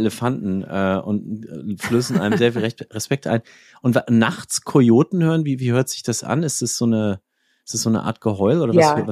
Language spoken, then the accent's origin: German; Nuremberg, Bavaria, Germany; meiner Heimatstadt Nürnberg.